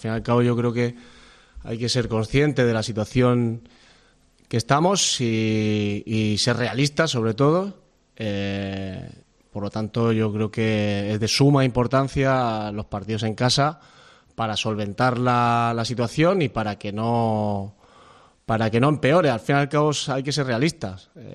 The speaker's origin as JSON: {"language": "Spanish", "region": "Extremadura", "country": "Spain", "lives_now": "Gijón, Spain", "said": "creo que le da más importancia, no por ser yo, sino precisamente por eso, por no ser de aquí. Yo soy extremeño, este es mi décimo año"}